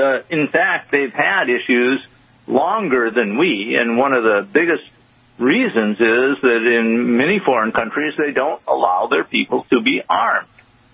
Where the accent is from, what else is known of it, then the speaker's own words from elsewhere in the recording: India; They have quite a few wolf attacks in Indian, and I'm East Indian, villages, too.